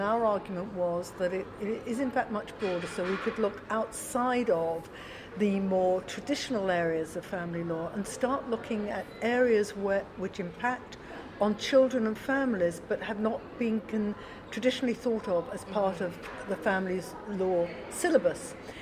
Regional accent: United Kingdom; from the UK.

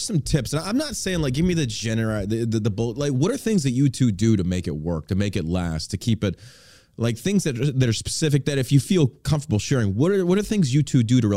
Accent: the South, United States; I'm from the South and I know this.

